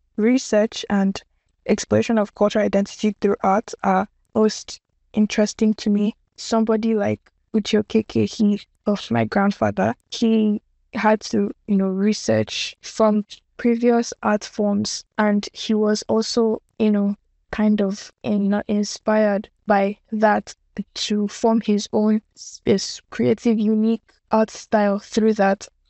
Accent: Lagos, Nigeria; As a young artist, growing up in Lagos, like as an Igbo person too, growing up around other, you know, ethnicities, not just Igbo, like Yoruba, Hausa, Edo, and so on.

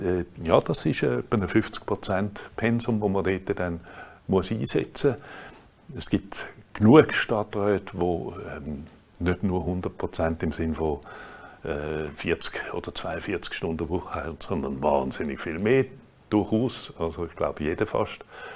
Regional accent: Zurich, Switzerland; ich bin in meiner Ideestadt, Heimatort Stadt Zürich. Also ich bin ein Zürcher

